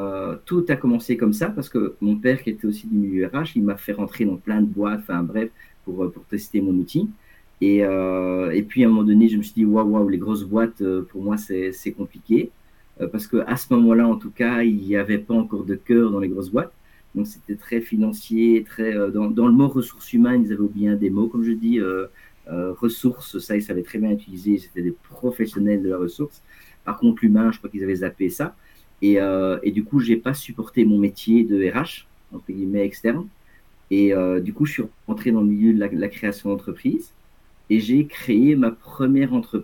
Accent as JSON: {"language": "French", "country": "Belgium", "said": "Oui, donc moi j'ai 53 ans, donc j'habite en Belgique. Donc, je dirais, voilà, donc je suis un Belge."}